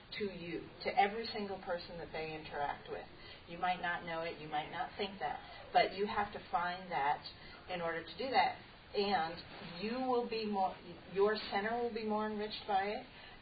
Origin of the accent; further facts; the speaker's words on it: Connecticut, United States; I'm originally from Connecticut